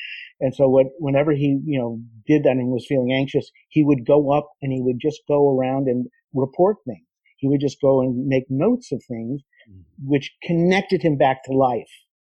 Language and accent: English; Boston, Massachusetts, United States; I grew up in around Boston, in the suburbs of Boston.